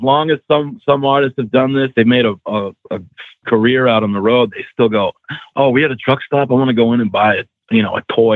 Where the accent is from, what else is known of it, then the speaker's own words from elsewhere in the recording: Massachusetts, United States; You know, I grew up in Massachusetts. I drive in the snow all the time.